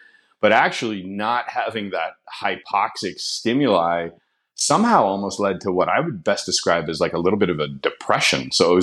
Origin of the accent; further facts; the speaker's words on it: Colorado, United States; meaning I grew up in Colorado. I was born in Colorado.